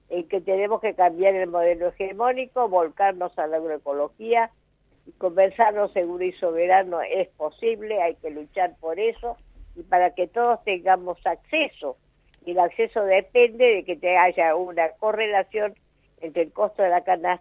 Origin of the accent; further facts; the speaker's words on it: Añatuya, Santiago del Estero, Argentina; also born or lived in Ceres; Así que por eso yo siempre digo que yo soy de Añatuya. Y soy santiagueña pura cepa.